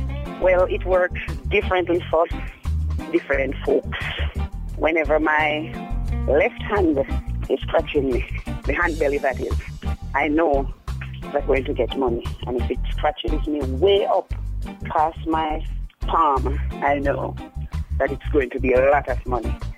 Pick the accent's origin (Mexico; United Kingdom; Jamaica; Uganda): Jamaica; St. Elizabeth; and I'm from St. Elizabeth.